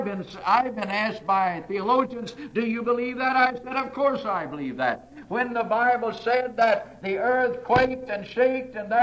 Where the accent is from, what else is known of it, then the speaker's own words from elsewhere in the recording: United States; You know, I as an American, and you as an American, you wonder what's going to happen to our own country.